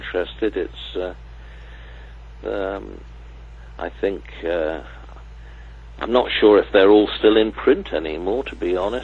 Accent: Cardiff, Wales, United Kingdom; having been born and bred in Cardiff

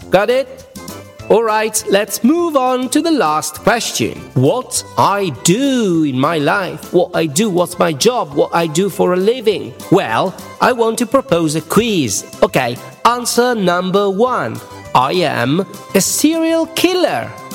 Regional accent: northern Italy, Italy; English is a second language; Of course, I come from Italy. I'm Italian. I'm from the north of Italy.

